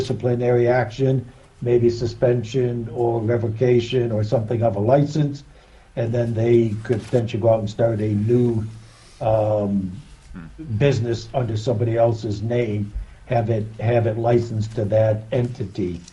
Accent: Glennallen, Alaska, United States; I'm from Glen Allen, Alaska

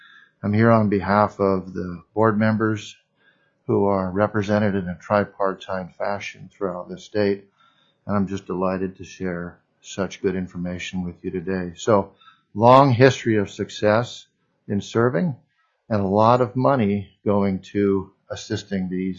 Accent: Dillingham, Alaska, United States; I was born and raised in Alaska, in the rural village of Dillingham, worked for the school system.

